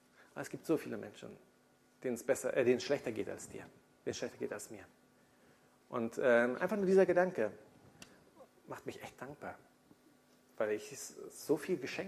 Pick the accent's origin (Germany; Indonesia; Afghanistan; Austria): Indonesia; ich bin in Indonesien aufgewachsen. Ich habe 16 Jahre dort gelebt.